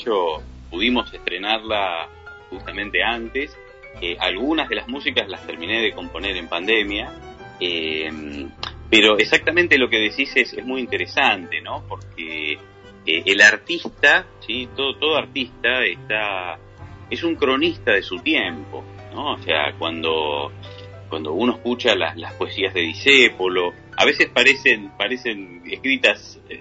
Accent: Buenos Aires, Argentina; born there; un poco por mi historia personal, de haber nacido en una familia del barrio de La Boca, en Capital Federal.

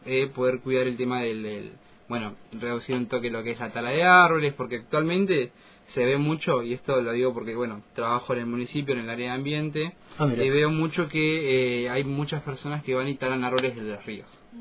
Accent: Cipolletti, Río Negro, Argentina; Yo soy en realidad de Cipolletti.

